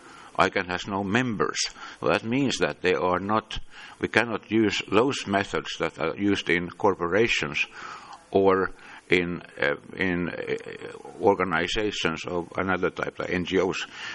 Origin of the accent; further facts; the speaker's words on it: Finland; English is a second language; I come from Finland.